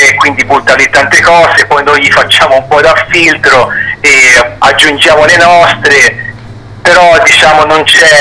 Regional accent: Pisa, Tuscany, Italy; noi siamo di Pisa

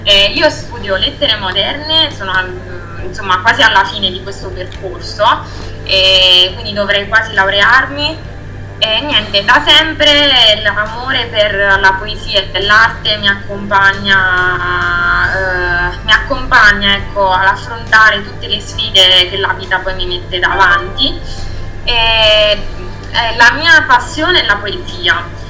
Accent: Santa Croce di Magliano, Molise, Italy; vengo da Santa Croce di Magliano, un piccolo paesino del Molise.

